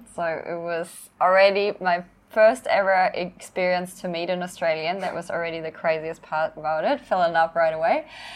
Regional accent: Spain; I'm going to move back to Spain. I grew up in Spain.

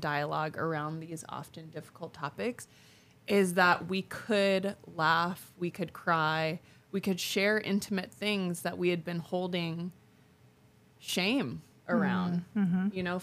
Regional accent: Hawaii, United States; my growing up in Hawaii, some of my earliest memories are just playing at the beach

